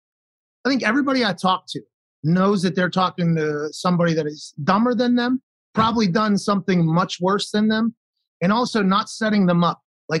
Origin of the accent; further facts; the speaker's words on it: Pittsburgh, Pennsylvania, United States; born there; I was born in McGee's Women's Hospital in Pittsburgh.